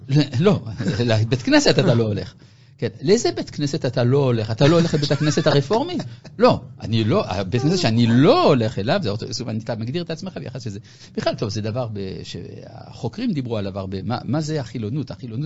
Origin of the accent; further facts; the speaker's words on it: Paris, Île-de-France, France; אני גדלתי בצרפת, בפריס וסביבותיה